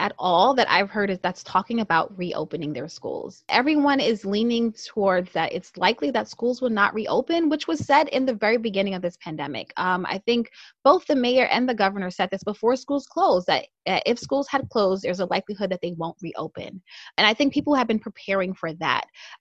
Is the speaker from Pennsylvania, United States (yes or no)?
no; New York City, New York, United States; this happening in the peak of a pandemic is just deeply frustrating as a New Yorker, and I expect better from them, and we all should.